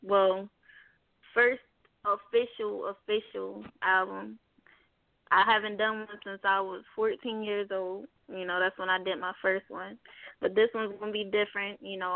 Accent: Harrisburg, Pennsylvania, United States; now in Atlanta, United States; So we was in my hometown at the time, Harrisburg. We both had lived there.

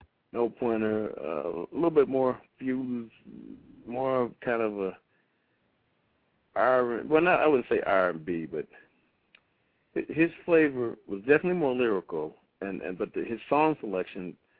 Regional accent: Detroit, Michigan, United States; Being in Detroit, growing up in Detroit, they had the Detroit Symphony, and it was predominantly orchestra that consisted of no African-Americans whatsoever.

